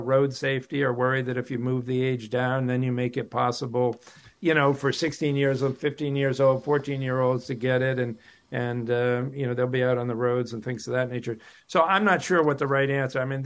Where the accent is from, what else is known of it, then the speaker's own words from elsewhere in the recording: Massachusetts, United States; I mean, I remember when we were kids, I grew up in Western Mass, and just across the border, you know, you could get alcohol at age 18 in New York